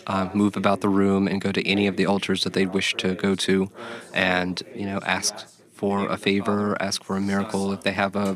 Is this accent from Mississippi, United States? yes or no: yes; Mississippi, United States; I am 38 years old. I was born and raised in Mississippi.